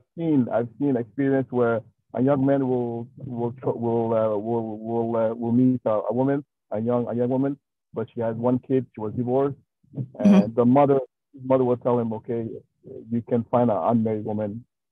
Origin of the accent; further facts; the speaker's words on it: Canada; I'm from Canada.